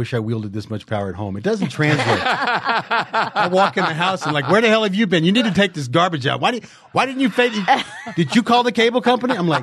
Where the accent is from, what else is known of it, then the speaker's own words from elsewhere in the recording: Cincinnati, Ohio, United States; Born and raised in Cincinnati, Ohio.